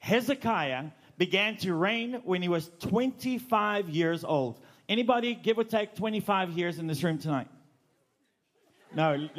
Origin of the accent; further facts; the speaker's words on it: South Africa; accent: Afrikaans; first language Afrikaans; English is a second language; moved away as an adult; now in United States; We lived in South Africa for, 2 years or 24, depending on how you count it, and a little bit somewhere else. So, ek is Afrikaans.